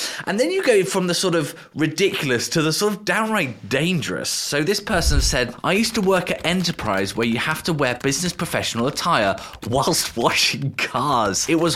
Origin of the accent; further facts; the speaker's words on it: United Kingdom; speaking as a Brit